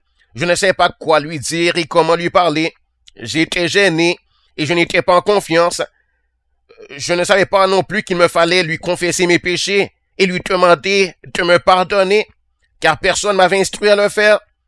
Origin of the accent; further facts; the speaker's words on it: Canada; je suis du Canada, je vis au Québec dans les environs de Montréal. Je suis d'une famille de 5 enfants.